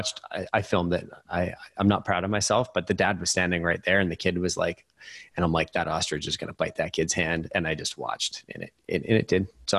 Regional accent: Canada; being Canadian.

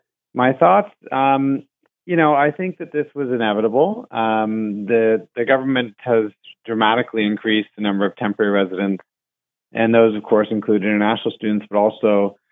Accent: Hamilton, Ontario, Canada; I'm very well, and it's always nice to talk to somebody from my hometown.

